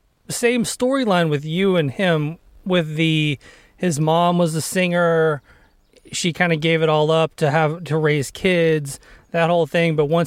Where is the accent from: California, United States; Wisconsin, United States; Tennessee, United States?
Tennessee, United States; Nashville; Yeah, I'm a transplant. I came here from Nashville